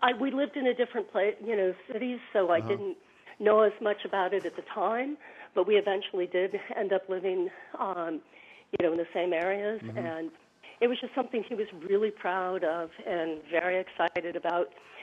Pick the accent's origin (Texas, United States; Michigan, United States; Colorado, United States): Colorado, United States; Denver; I grew up in Denver, and my memories of it are we didn't have a color TV.